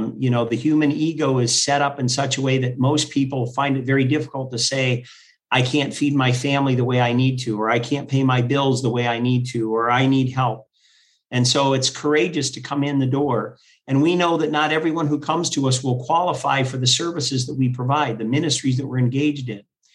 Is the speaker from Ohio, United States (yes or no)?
yes; Ohio, United States; also born or lived in Michigan; I was particularly drawn to Milwaukee because I'm from the Midwest, grew up in Ohio, and then we had lived in Michigan.